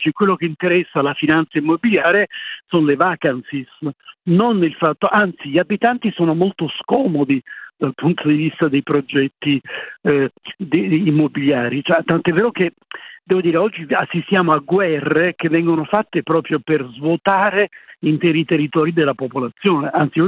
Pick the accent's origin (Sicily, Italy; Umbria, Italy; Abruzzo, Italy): Sicily, Italy; Terrasini; nel mio paese siciliano, io mi ricordo quando i marinai, i pescatori del mio quartiere, che era questa città che si chiama Terrasini, questa cittadina